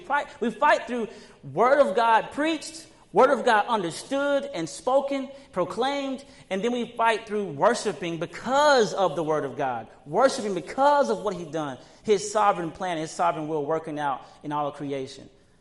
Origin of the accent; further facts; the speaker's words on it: Mississippi, United States; I'm from Mississippi